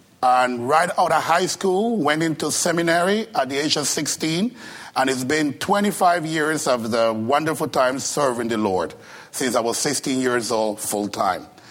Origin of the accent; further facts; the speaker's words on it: Costa Rica; English is a second language; I'm originally from Costa Rica, so that's the reason for the accent.